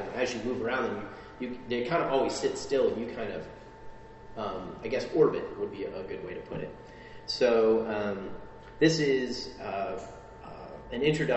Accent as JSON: {"language": "English", "region": "Illinois", "country": "United States", "tie": "born or raised there", "said": "I grew up in the Midwest, specifically Southern Illinois, on a very, very flat plain."}